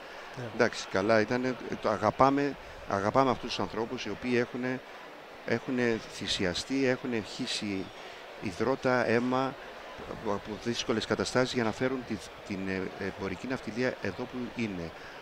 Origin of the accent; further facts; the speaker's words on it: Kasos, South Aegean, Greece; από την Κάσο, το νησί μου